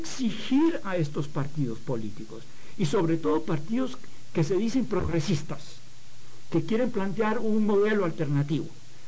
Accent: Costa Rica; En el caso de mi tierra natal, de Costa Rica, es absolutamente patético.

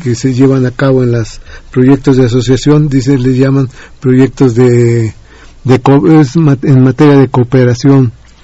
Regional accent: Mexico; nosotros como mexicanos

